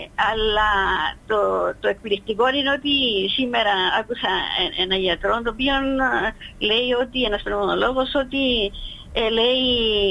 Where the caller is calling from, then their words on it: Nicosia, Nicosia District, Cyprus; είμαι από τη Λευκοσία